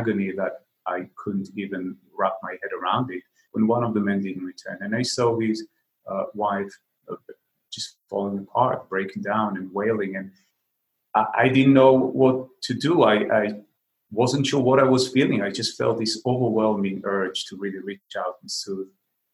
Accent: Israel; I was 6 years old and I grew up in Israel.

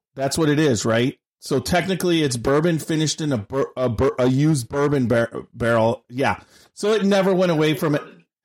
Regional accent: Milwaukee, Wisconsin, United States; She's from my hometown, Milwaukee, where I was born.

